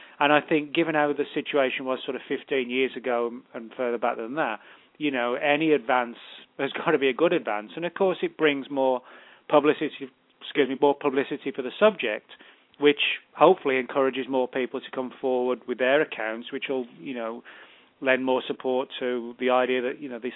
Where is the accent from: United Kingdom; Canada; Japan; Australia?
United Kingdom; England; moved away as an adult; now in Dallas, United States; I grew up in England, and we live just outside Dallas. And I've been over lived here, I should say, about 11 years.